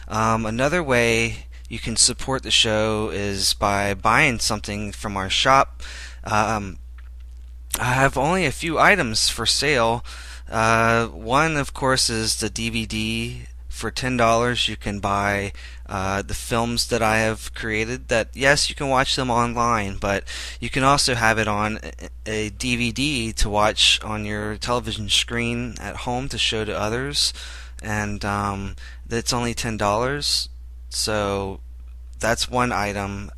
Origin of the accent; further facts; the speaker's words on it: Charleston, South Carolina, United States; I am hailing from Charleston, South Carolina.